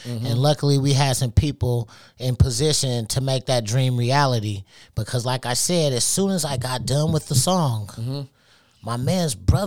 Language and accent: English; Minneapolis, Minnesota, United States; I came from Minneapolis. I swear I didn't know who it was, man.